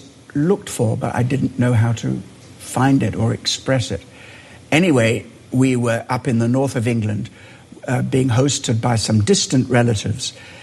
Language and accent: English; Kenya; also born or lived in Australia; That means I'm British, but I'm not English.